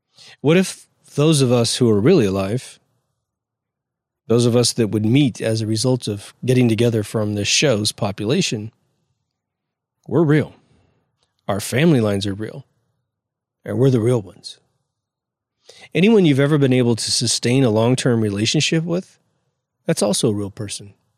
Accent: Kansas, United States; I come from Kansas, center of the United States.

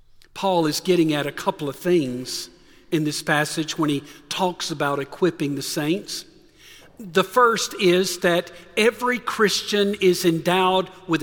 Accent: Thomaston, Georgia, United States; was the local dentist in my hometown of Thomaston, Georgia.

